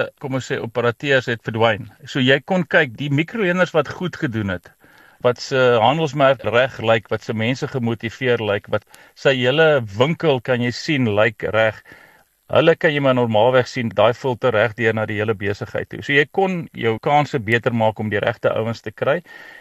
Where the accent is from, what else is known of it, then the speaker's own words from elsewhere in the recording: Paarl, Western Cape, South Africa; Ek groot geword in die Parel. Daarna is ek in die weermag toe in die Kaap en toe ek Stellenbosch Universiteit toe